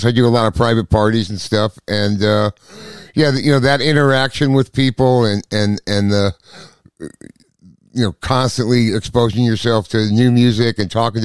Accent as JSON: {"language": "English", "region": "Massachusetts", "country": "United States", "tie": "born there", "said": "And I was born in Massachusetts. And went up to Boston"}